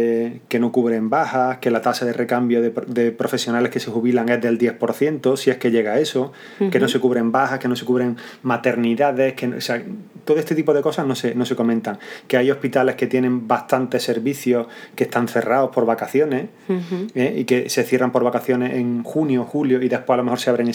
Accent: Spain; born there; soy español, nacido aquí, he trabajado aquí los años que sea

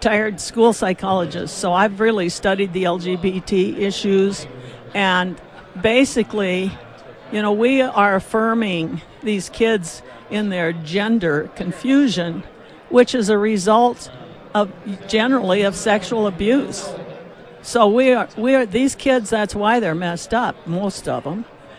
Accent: Nebraska, United States; now in South Dakota, United States; Oh, actually, I just came over the line. I'm an immigrant from Nebraska.

